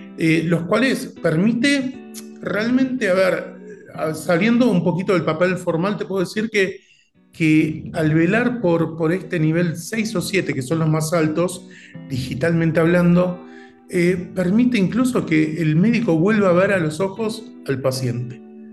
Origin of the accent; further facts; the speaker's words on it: Buenos Aires, Argentina; moved away as an adult; now in Colombia; vale la pena aclarar que soy de Buenos Aires, por si no se notó el tono, luego me vine para Colombia hace casi 3 años